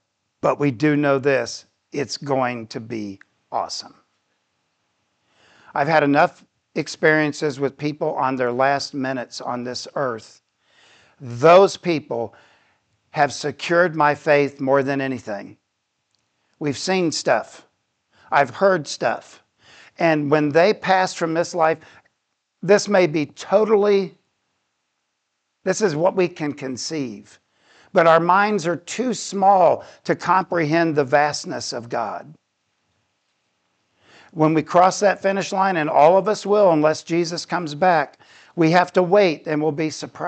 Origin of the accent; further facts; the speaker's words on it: Titusville, Florida, United States; I grew up in Titusville, Cape Canaveral.